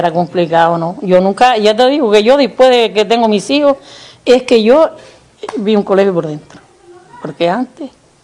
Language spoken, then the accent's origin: Spanish; Tesejerague, Canary Islands, Spain; Nací en Tesejeraque.